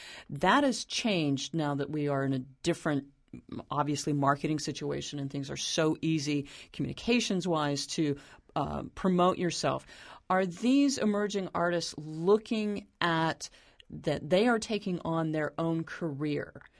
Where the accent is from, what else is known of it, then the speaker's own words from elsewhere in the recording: Texas, United States; accent: New Mexican; here comes my New Mexican accent, sort of kind of from Texas